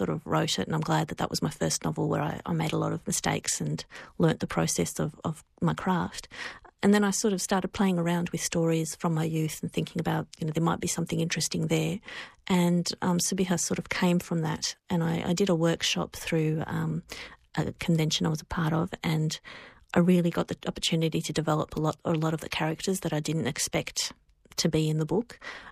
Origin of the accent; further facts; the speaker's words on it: Australia; born there; I am Australian born and I have those, you know, sentiments, and my family who lived overseas and came when the war started, immigrated here